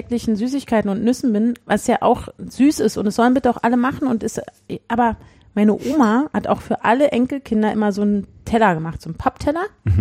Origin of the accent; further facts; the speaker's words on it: Berlin, Germany; wir kommen alle aus Berlin